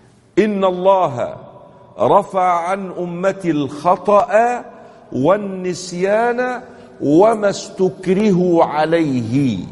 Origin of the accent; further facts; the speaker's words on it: Egypt; when I was in school, growing up in Egypt, I remember the teacher would write the Hijri date to the right of the board